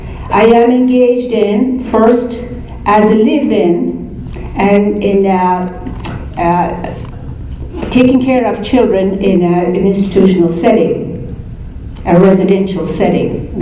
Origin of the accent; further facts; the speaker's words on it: Ireland; I'm from Ireland, and I was raised in a Catholic family.